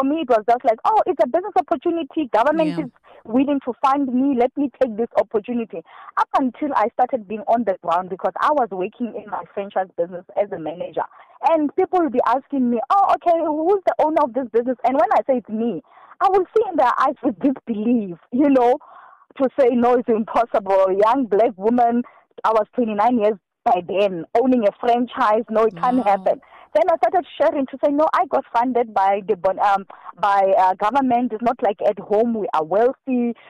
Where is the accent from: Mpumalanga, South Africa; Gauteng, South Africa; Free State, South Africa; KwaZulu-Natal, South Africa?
Free State, South Africa; I come from a very rural area. I was born actually in Ebalenche. And my parents moved to, you know, in the rural areas because of job hunting. They end up in the villages in the Free State, in Gwagwa.